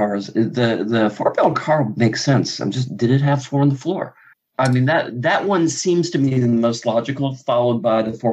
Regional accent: Ohio, United States; I do have to do a shout out for snowplow, because I grew up in Ohio

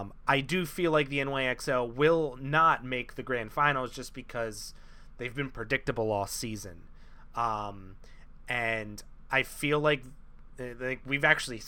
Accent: Philadelphia, Pennsylvania, United States; It's kind of in my blood to hate New York just because I'm from Philadelphia, but you're saying this on the other podcast. Like, we're both from cities that hate New York teams.

